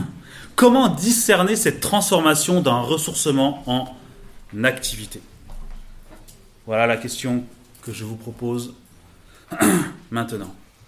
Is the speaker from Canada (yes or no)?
no; South Korea; je n'ai d'origine ni de France ni de Suisse. Je suis de Corée du Sud.